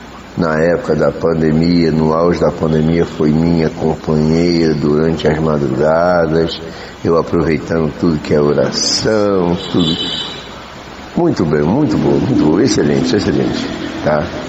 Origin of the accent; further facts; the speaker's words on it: Rio de Janeiro, Brazil; sou aqui de Bangu, aqui do Rio de Janeiro.